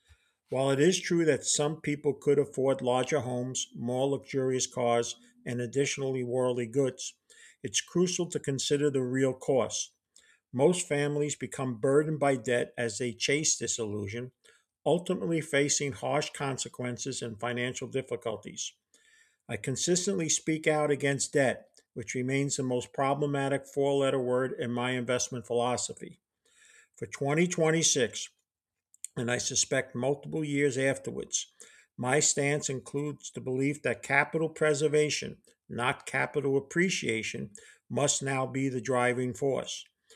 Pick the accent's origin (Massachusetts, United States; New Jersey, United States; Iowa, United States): New Jersey, United States; and my home state, New Jersey.